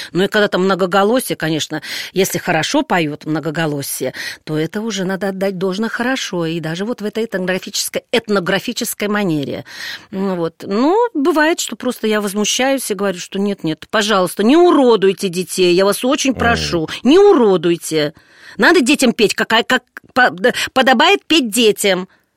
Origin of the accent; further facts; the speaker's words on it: Kursk Oblast, Russia; also born or lived in Moscow; Я приехала из Москвы, из Курской области, с простой деревни, 100 километров от Курска